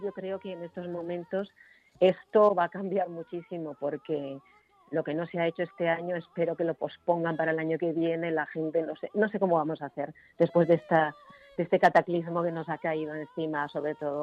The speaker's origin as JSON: {"language": "Spanish", "region": "Navarre", "country": "Spain", "said": "La verdad es que, lógicamente, soy navarra y entonces, tengo energía"}